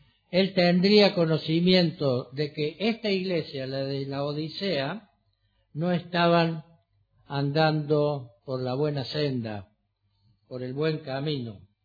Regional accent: Córdoba, Argentina; also born or lived in Buenos Aires Province; me radiqué un tiempo en la provincia de Buenos Aires. Todos sabéis que yo soy de Córdoba, se lo digo para el que no lo sabe, de Córdoba, Argentina. Emigré a aquellos lares al norte

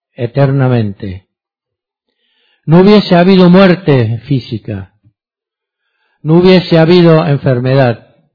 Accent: Argentina; porque no quiero que penséis que yo como argentino busqué una página de...

